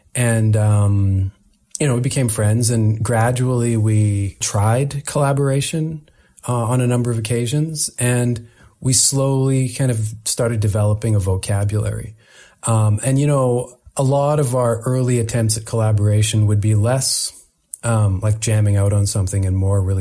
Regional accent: Alberta, Canada; growing up in Alberta, you hear a lot of classic rock, a lot of country music as well.

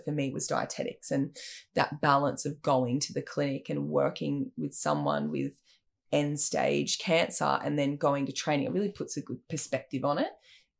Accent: Coffs Harbour, New South Wales, Australia; So I think the resilience we had to build growing up in Coffs with, you know, we trained in 15 degree water in the pool in winter because they couldn't afford to heat the pool.

